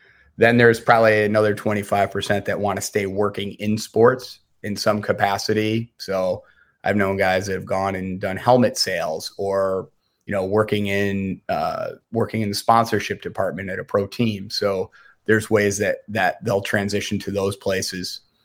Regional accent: Syracuse, New York, United States; Growing up in Syracuse, the hated Hoyas, was real.

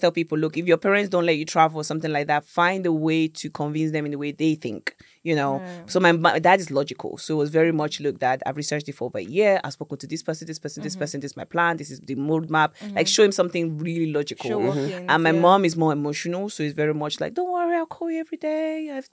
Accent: Croydon, London, United Kingdom; also born or lived in Nigeria; So I'm always kind of like saying Nigeria. But when I'm in the UK, I just say London. I come from London, which is Croydon. Yeah, I grew up in Croydon.

